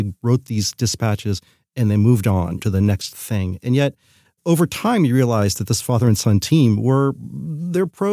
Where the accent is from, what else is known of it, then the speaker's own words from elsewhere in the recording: Charleston, West Virginia, United States; also born or lived in Naples, United States; I grew up in two places. I grew up in Charleston, West Virginia, and in Naples, Florida.